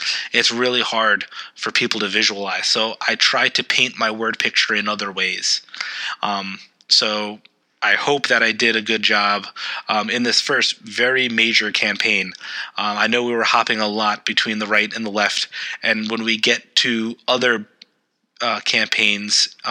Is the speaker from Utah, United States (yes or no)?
no; New York, United States; Now, growing up on Long Island, I know that in August, we get these rather cool nights, but these super hot days